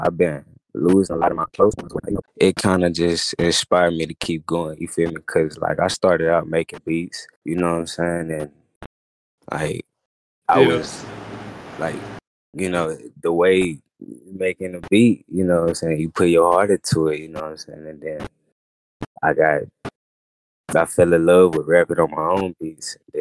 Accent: Pine Bluff, Arkansas, United States; Shit, I'm from Pine Bluff. Pine Bluff, Arkansas.

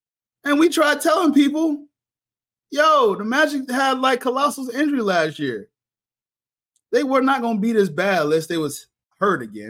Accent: Orlando, Florida, United States; I'm from Orlando and I'm not from here, but I've been enjoying the city.

